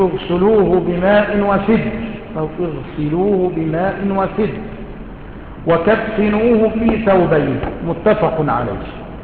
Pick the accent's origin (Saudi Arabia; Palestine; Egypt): Egypt; وهي قليلة عندنا في مصر